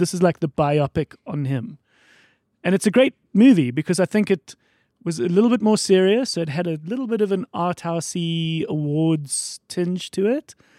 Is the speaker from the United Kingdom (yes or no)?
yes; United Kingdom; So I am British, or, yeah.